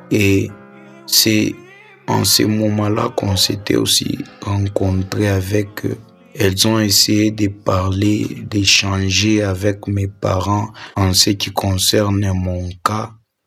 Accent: Likasi, Haut-Katanga, DR Congo; En effet, je suis né à Likasi et j'ai grandi à Likasi.

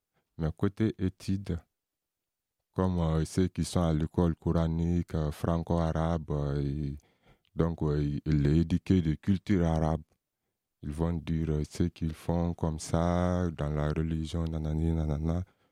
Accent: Kankan, Kankan Region, Guinea; French is a second language; je viens de la Guinée-Conakry et ma ville natale, c'est Kankan. Je suis ethnie malinké.

